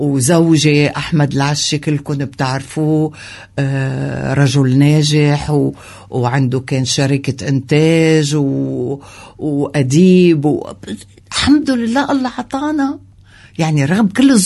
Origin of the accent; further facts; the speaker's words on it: Beirut, Beirut Governorate, Lebanon; انا بنت بيروت بنت المصيطبه جاره صائب سلام جاره الاشرفيه انا فخوره ببلدي